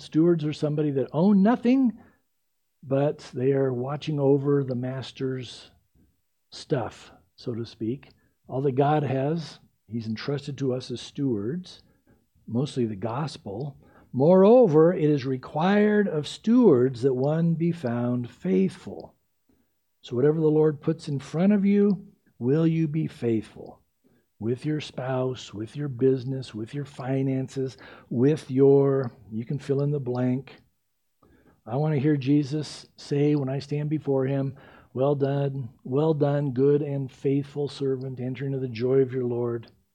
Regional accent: San Diego, California, United States; Growing up in San Diego, driving around those stupid freeways, you can lose your patience in a hurry.

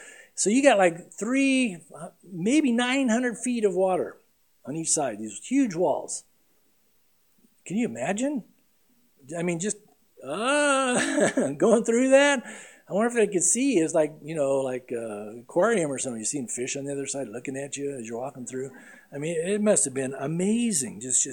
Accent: San Diego, California, United States; I mean, I surfed many years growing up in San Diego.

